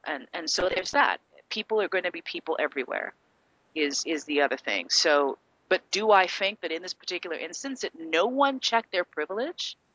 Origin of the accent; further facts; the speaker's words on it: New York, United States; I will say I'm a Northerner growing up in New York.